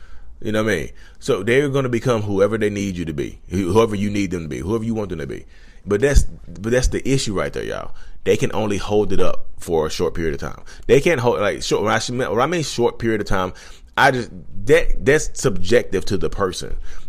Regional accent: Reidsville, North Carolina, United States; You know, I'm from Reedsville, North Carolina.

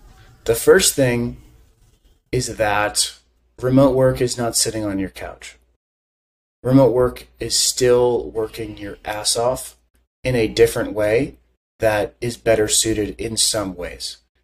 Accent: United States; Like, sorry, US, I'm American, so I can say it. We're way too entitled.

